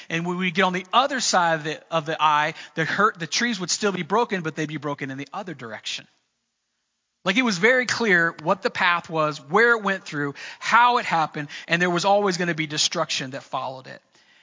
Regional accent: Florida, United States; And I grew up in Florida where that was pretty normal for us.

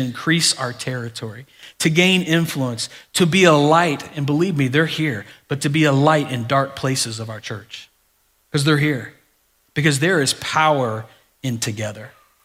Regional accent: Florida, United States; I mean, here I am coming from Florida. We didn't have big things like this.

